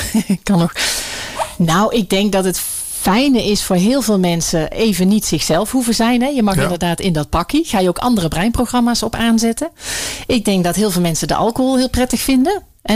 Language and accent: Dutch; Breda, North Brabant, Netherlands; Ik kom wel uit Breda, ja.